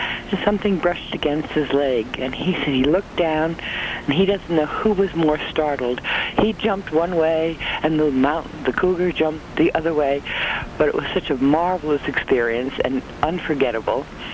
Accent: New Jersey, United States; now in Stamford, United States; Stamford, New York. I come from Bergen County, New Jersey

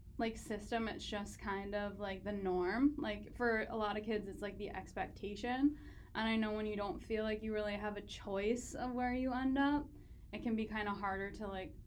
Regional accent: Minnesota, United States; moved away as an adult; also born or lived in Canada; I'm from Minnesota, so I went straight from my high school in Minnesota to Canada, and because I wanted to escape my small town or whatever.

